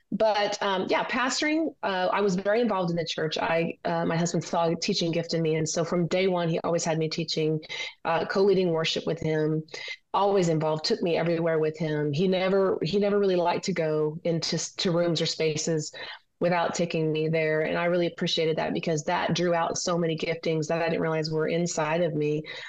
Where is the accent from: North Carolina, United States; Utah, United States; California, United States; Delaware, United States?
California, United States; Simi Valley; born there; I was born in Simi Valley, California. So I like to tease people and say, I'm really a Valley girl.